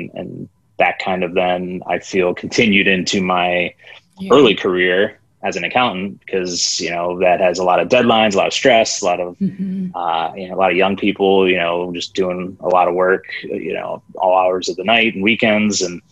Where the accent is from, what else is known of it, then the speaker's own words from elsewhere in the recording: Pennsylvania, United States; now in Cleveland, United States; I've been in Cleveland ever since college. I grew up in Pennsylvania and then went to college in Cleveland and just got a job here.